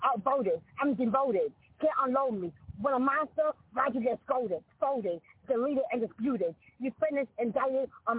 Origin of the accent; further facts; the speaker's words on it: New Jersey, United States; I'm from New Jersey.